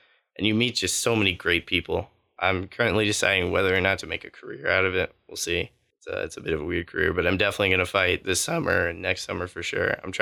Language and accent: English; Birmingham, Alabama, United States; I'm from Birmingham, Alabama. I'm at Trinity thinking about studying marketing. I grew up around firefighting.